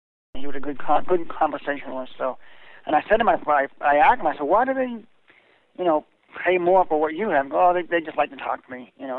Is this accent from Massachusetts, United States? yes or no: yes; Stoneham, Massachusetts, United States; also born or lived in Ohio; Yep, I grew up in Stoneham, Massachusetts. I spent my whole childhood there. And went to college out in Ohio, Kent State. Then I moved back to Massachusetts.